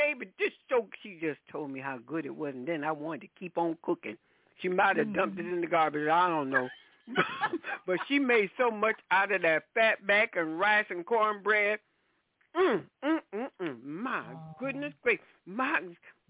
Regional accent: Mullins, South Carolina, United States; born there; I was born in Mullins.

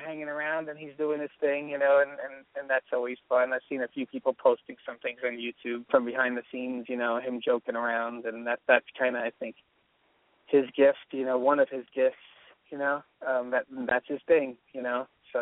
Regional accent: Astoria, New York, United States; Yeah. I'm from Astoria, 31st Street, 24th Avenue.

